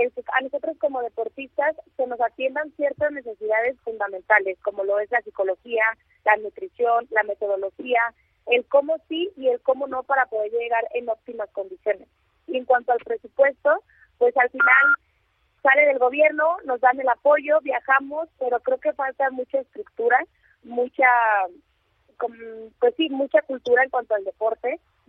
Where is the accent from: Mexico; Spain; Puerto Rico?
Mexico; somos mexicanos